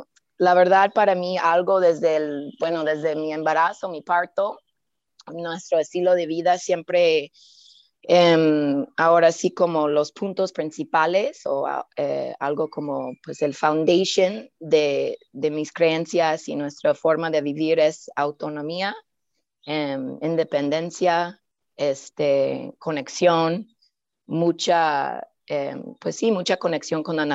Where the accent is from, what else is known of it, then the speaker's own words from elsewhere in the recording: Buffalo, New York, United States; moved away as an adult; now in Mexico; yo originalmente yo soy de Buffalo, en Nueva York, una ciudad ahí cerca de Canadá, en el estado de Nueva York, en Estados Unidos. Y cuando cumplí 21 años, vine a México a viajar y explorar y conocerme, y aquí me quedé. Acabo de cumplir 40